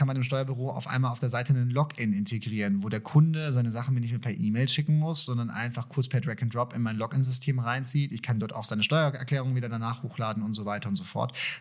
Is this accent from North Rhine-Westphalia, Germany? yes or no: no; Würzburg, Bavaria, Germany; Ich bin ja eigentlich Würzburger Jung, nicht Frankfurter